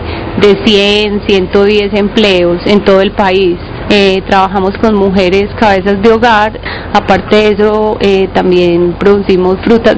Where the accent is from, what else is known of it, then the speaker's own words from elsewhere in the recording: Caicedonia, Valle del Cauca, Colombia; Yo soy paisa, pero una paisa montañera, no de Medellín, sino de las entrañas del Eje Cafetero, criada en una vereda que se llama Bosque Alto y en un pueblo que se llama también Caicedonia Valle, norte del Valle. Tengo 29 años